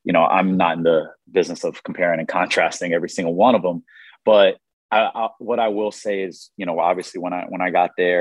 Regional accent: Raleigh, North Carolina, United States; also born or lived in Miami, Florida; And I'm from Raleigh, North Carolina.

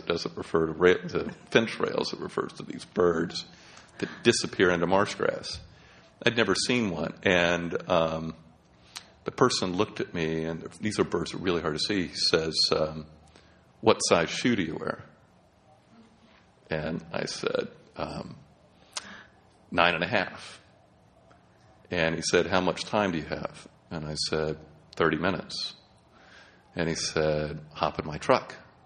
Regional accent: Atlanta, Georgia, United States; Yeah, I grew up in Atlanta, Georgia, in what has been set aside as a Civil War battlefield

